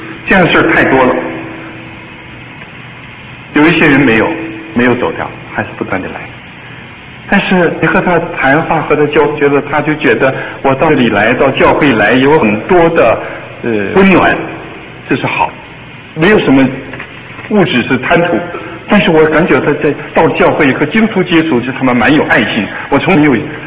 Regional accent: China; 因为我也是大陆的，我很直言，从大陆来的，在洛杉矶

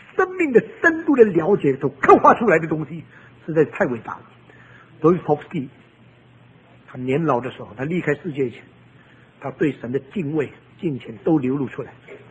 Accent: China; 作为中国人，我知道什么叫做礼尚往来。

